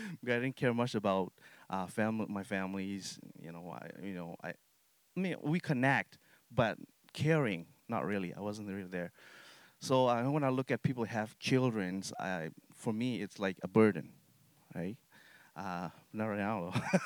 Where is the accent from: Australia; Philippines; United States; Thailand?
Thailand; English is a second language; And then I was born in Thai side of border. And then, I grew up as a refugee, grew up in refugee camps, and I lived there for 19 years. I grew up in a refugee camp for 19 years.